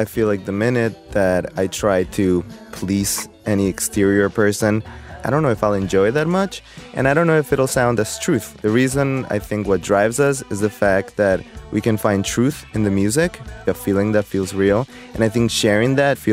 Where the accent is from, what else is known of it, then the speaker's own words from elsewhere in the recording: Colombia; also born or lived in Miami, United States; now in Chicago, United States; First of all, we grew up in Colombia and in Miami, and I think our personalities are a bit softer and easygoing.